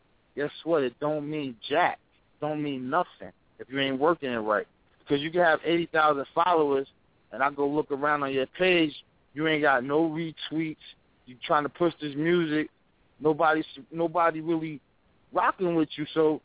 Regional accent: Irvington, New Jersey, United States; I'm from Irvington, from Newark, New Jersey, and I don't play that.

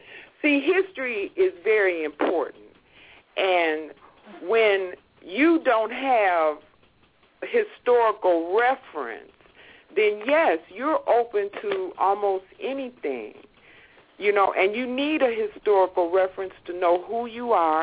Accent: Southern United States, United States; Well, I'm not a race mixer, but I was raised that way. I'm from the South.

